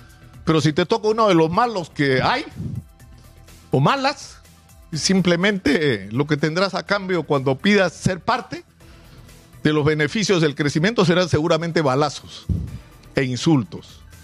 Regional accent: Peru; Porque esos somos los peruanos.

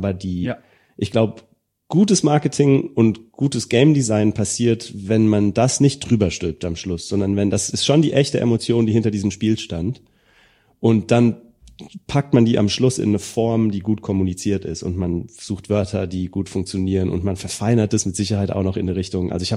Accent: Rossbach, Germany; man von da, wo ich aufgewachsen bin, das Dorf, wo ich herkomme, hat 50 Einwohner.

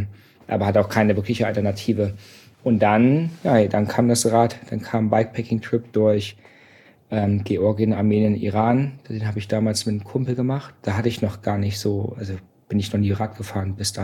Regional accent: Berlin, Hamburg, Germany; Ich komme aus Berlin, habe viel Techno gehört

